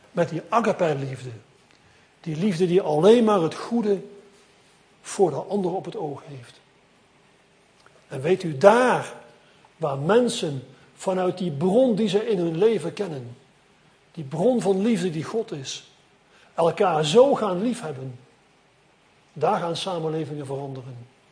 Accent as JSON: {"language": "Dutch", "region": "South Holland", "country": "Netherlands", "said": "hoe jullie hier in Zwijndrecht, wou ik zeggen, waar ik vandaan kom, in Sliedrecht"}